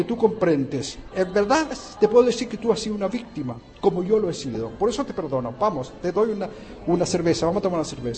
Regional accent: Chile; now in Denmark; más de la mitad de mi vida llevo viviendo en Dinamarca. Y cuando voy a Chile, evidentemente recobro mi lenguaje, mi dialecto, mi cultura, todo eso que me ha dado una identidad, pero no me siento 100% chileno.

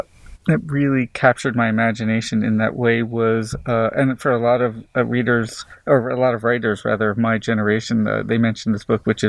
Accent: Florida, United States; Well, I grew up in South Florida, a place I got away from as soon as I possibly could.

